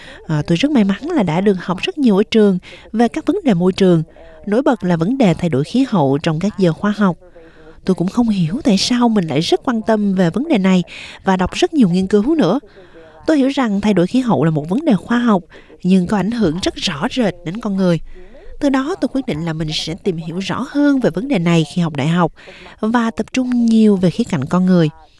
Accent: Australia; Khi mà nghe tôi trả lời là tôi đến từ Úc

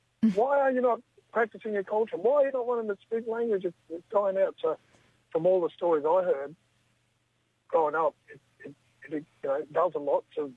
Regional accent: Brisbane, Queensland, Australia; I grew up in Brisbane and my grandmother was moved down to Cherbourg at about 8 years old and she's Batchelor, South Sea and Batchelor.

